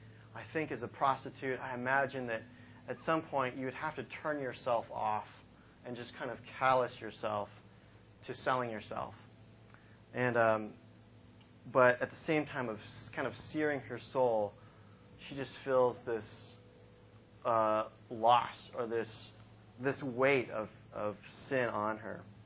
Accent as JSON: {"language": "English", "region": "Michigan", "country": "United States", "said": "You know, it's like I'm from Michigan. You know, I'm not here. This is, I'm not from New York. Okay, we don't do this in Michigan."}